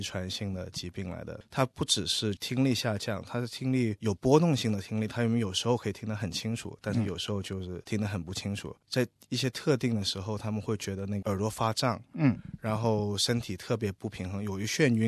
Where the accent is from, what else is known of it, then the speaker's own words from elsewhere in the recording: Guangzhou, Guangdong, China; moved away as an adult; now in Australia; 我来自中国广州，我是比较早来的，我来了大概13年了。